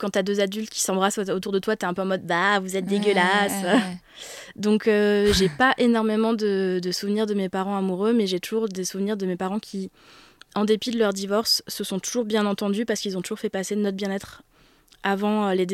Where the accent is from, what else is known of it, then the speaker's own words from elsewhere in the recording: Auvergne-Rhône-Alpes, France; J'ai grandi dans le sud de la France. Enfin, tout le monde n'est pas d'accord sur le sud. J'ai grandi en région lyonnaise.